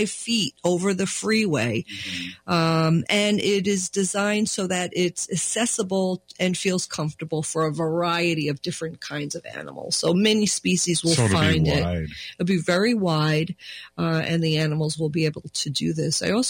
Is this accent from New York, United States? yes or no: yes; New York, United States; I mean, I'm from New York and I've seen like four on one side and four on the other